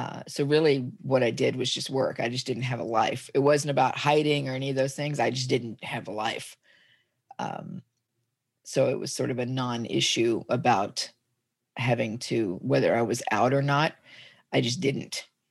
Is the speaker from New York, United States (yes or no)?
no; Dallas, Texas, United States; now in Portland, United States; Well, I am originally from Dallas, Texas. I grew up in the Metroplex. I grew up in Dallas and lived in the Metroplex area until 1997. I moved to Portland.